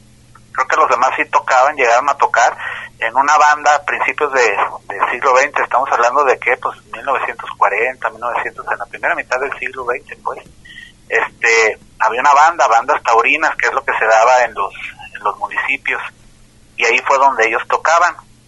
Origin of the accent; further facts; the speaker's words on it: Colotlán, Jalisco, Mexico; also born or lived in Guadalajara; Yo nací en Guadalajara, pues ya ves, la gente se trasladaba por mejores condiciones de los hospitales, y pero crecí también en Colotlán, Jalisco, allá pues prácticamente estudié y todo.